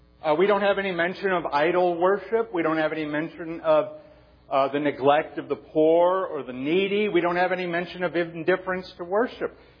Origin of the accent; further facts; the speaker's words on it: Chicago, Illinois, United States; It reminds me of growing up in Chicago. As far as I know, it snowed every single year when I was in Chicago.